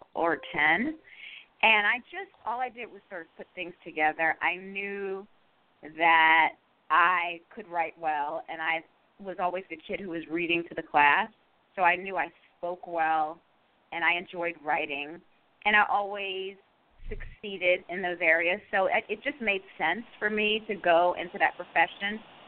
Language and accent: English; Silver Spring, Maryland, United States; Okay, well, I am from the D.C. area. I grew up in Silver Spring, Maryland.